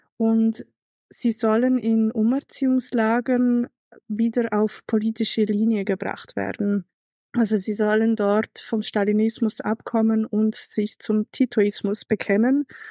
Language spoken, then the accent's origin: German; Basel, Basel-Stadt, Switzerland; Ich bin aus Basel.